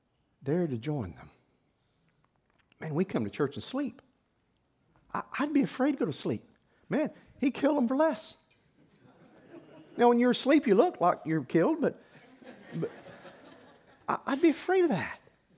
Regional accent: Oklahoma, United States; Whenever I was a boy growing up in Oklahoma, I remember

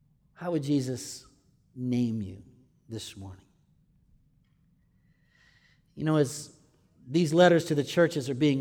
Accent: Michigan, United States; When I was growing up in Michigan, my dad worked a lot. We didn't have a lot of time to get away or vacation.

